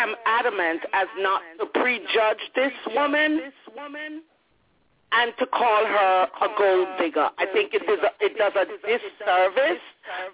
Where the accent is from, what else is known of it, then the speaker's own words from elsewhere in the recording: Jamaica; I'm Jamaican, and in the Jamaican culture, you are weaned on the premise that nothing black is too good.